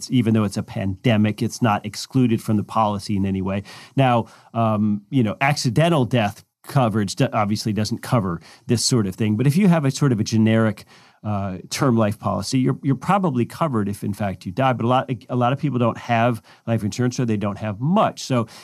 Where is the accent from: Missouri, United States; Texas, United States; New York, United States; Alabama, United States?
Alabama, United States; In my home state of Alabama, we're supposedly considering until May 1, but I certainly hope it doesn't get extended beyond that.